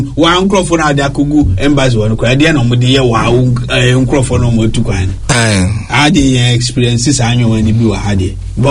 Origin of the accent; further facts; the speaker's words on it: Indiana, United States; I grew up in Indiana.